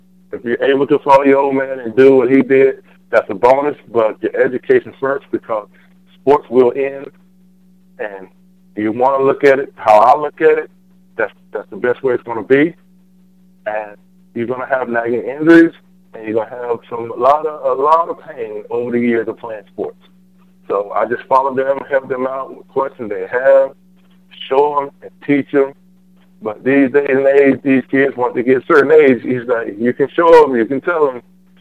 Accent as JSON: {"language": "English", "region": "South Carolina", "country": "United States", "tie": "born or raised there", "said": "because my home state, South Carolina, put me in Hall of Fame, and I only played 1 year of high school football in South Carolina."}